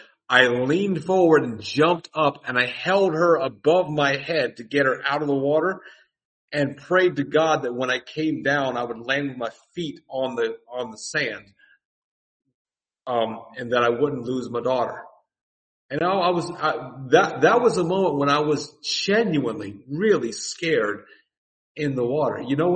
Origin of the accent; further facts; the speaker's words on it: Miami, Florida, United States; also born or lived in Fort Lauderdale, United States; Now, I'm from Florida. You know this. I grew up on the beaches in Miami and Fort Lauderdale. I was in and out of the water all the time when I was a kid.